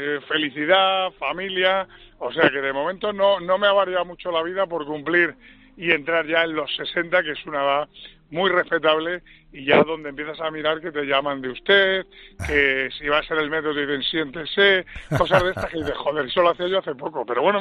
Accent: Madrid, Community of Madrid, Spain; born there; Yo nací en Madrid, mis hijos son madrileños, mi mujer es madrileña, pero yo me siento cabrense porque, vuelvo a repetir, mis padres tuvieron que emigrar, yo nací aquí

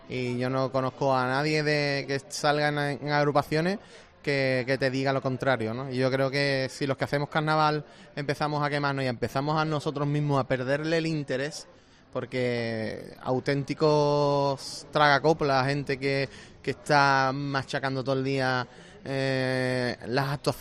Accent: Cádiz, Andalusia, Spain; al final somos gente de Cádiz que llevamos ya unos cuantos años saliendo

